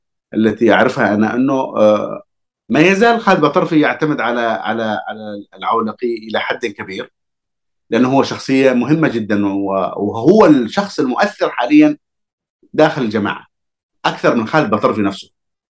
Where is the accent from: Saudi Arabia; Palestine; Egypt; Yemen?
Yemen; Hadhramaut; أولا أنا كحضرمي يعني هناك مشكلة كبيرة في حضرموت